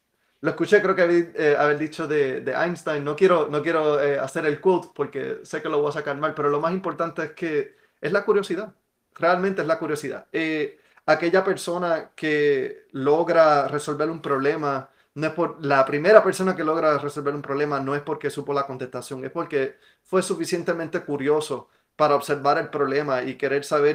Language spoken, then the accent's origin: Spanish; Puerto Rico; Yo me crié, yo soy un puertorriqueño del campo, lo que nosotros decimos en mi país, un jíbaro.